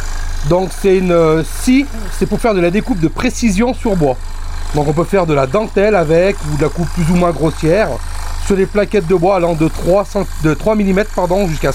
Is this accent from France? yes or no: yes; France; mais nous on est français, donc on dit MAD.